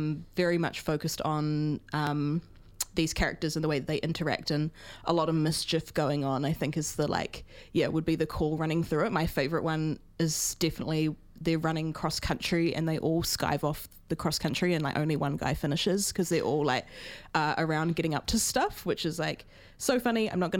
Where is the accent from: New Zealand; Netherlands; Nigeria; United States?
New Zealand; Auckland; Like, I didn't grow up rurally at all. I grew up in Auckland